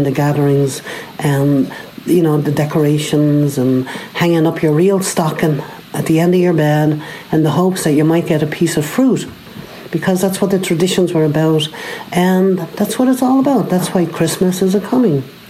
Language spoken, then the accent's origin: English; Ireland; I was thinking back in the days growing up in Ireland